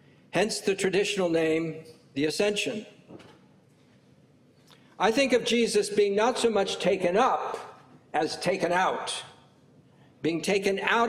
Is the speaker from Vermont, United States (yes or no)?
yes; Vermont, United States; I come from Vermont. It's different up there.